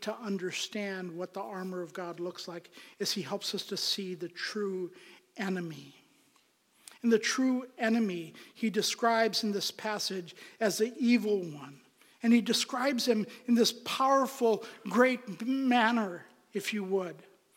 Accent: Pakistan; I'm from Pakistan.

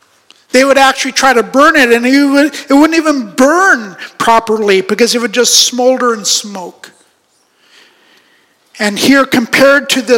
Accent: Pakistan; And when I grew up in Pakistan, this is how they would do it back then in the old days.

